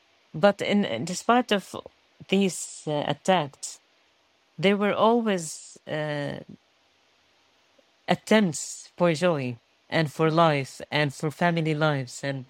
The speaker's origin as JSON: {"language": "English", "region": "Gaza Strip", "country": "Palestine", "tie": "born or raised there", "said": "me as a child growing up in Gaza"}